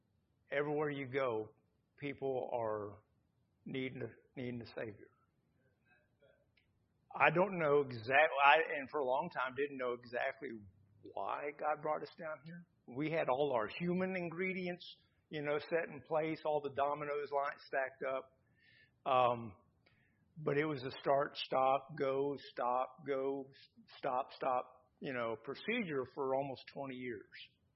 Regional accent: Texas, United States; also born or lived in Maryland; we lived in Maryland for almost 50 years. I grew up in Texas.

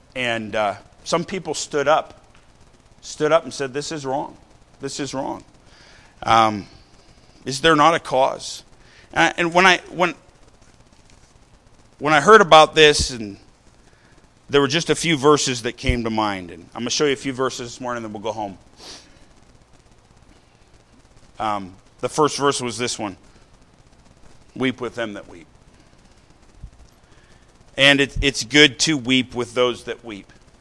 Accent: Missoula, Montana, United States; I grew up in Missoula, Montana, right next to a liberal arts university.

